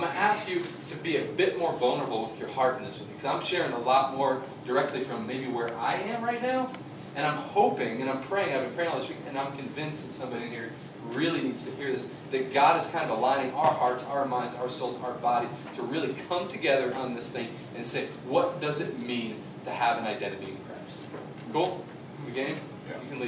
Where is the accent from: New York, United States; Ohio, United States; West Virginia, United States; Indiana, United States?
Ohio, United States; Cincinnati; now in Wisconsin, United States; and I moved to Wisconsin. I'm from Cincinnati, where baseball is everything.